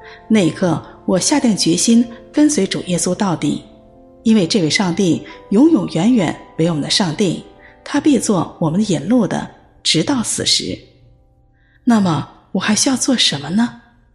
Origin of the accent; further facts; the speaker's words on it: South China, China; accent: southern; 在南方长大的我去了东北上大学，班上几乎都是北方人，我的南方口音成为同学们的笑话